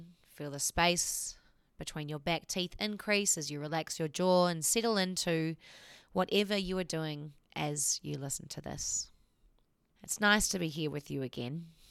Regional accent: New Zealand; and as you can tell by my accent, a Kiwi.

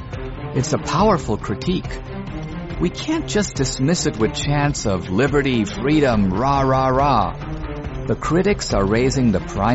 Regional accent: India; English is a second language; moved away as an adult; now in United States; I came from India to America 30 years ago. I know a world without her.

